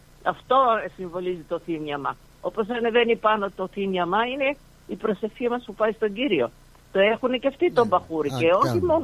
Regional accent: Sudan; μεγάλωσα και γεννήθηκα, βλέπεις, στο Σουδάν

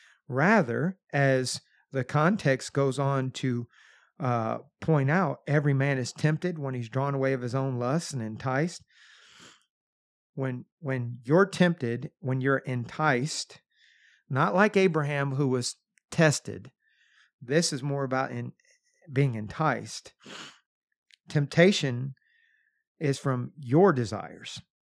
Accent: United States; It has a lot to do with I grew up on the Ohio River, and the pollution in that river during my youth was terrible.

